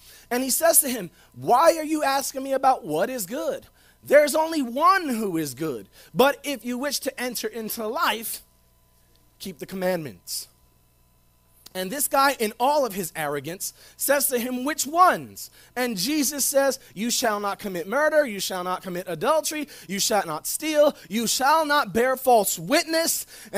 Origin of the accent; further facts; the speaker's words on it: South Bronx, New York, United States; It's the truth. I came from the South Bronx. I have seen some messed up relationships.